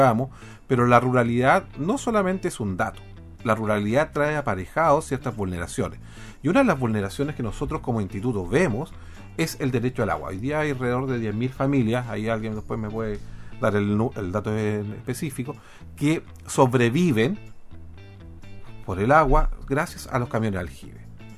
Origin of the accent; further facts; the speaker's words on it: Chile; yo me crié como muchos chilenos con la radio AM. Me crié en la cocina de mi abuela, de mi mami